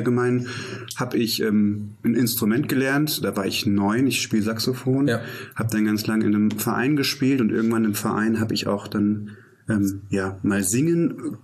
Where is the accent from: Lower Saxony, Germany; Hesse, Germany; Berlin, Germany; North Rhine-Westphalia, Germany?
Hesse, Germany; Thalau; also born or lived in Fulda; Das war damals in dem Ort, wo ich aufgewachsen bin, in Thalau.